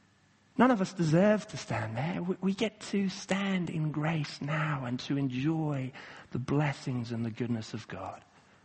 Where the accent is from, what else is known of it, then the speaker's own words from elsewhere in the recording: Kenya; Again, growing up in Kenya, I went to a school where some of the kids of some of the officials and diplomats went.